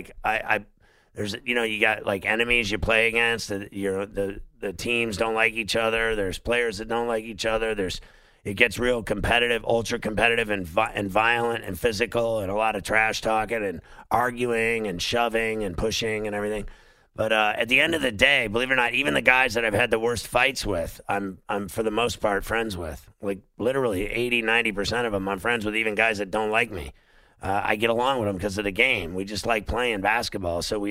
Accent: Pittsburgh, Pennsylvania, United States; I grew up in Pittsburgh.

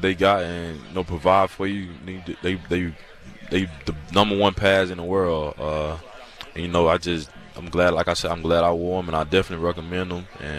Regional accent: Alabama, United States; Like I said, I'm from Alabama, so, you know, just not really.

